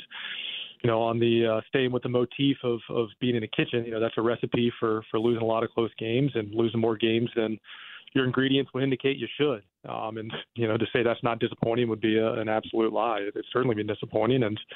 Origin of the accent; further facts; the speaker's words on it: the South, United States; I'm from the South, like I'm on that.